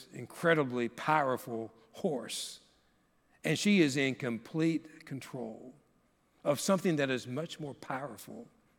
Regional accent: Kentucky, United States; Growing up in Kentucky, when I would watch the Kentucky Derby or the Preakness or the Belmont Stakes, every jockey was short, small in stature

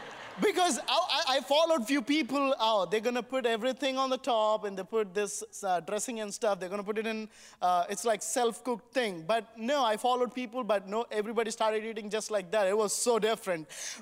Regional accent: Wilmore, Kentucky, United States; accent: Kentuckian; English is a second language; And I ended up in a small little town called Wilmore, Kentucky. You can hear sometimes you get my Kentuckian accent, because that's where I learned English.

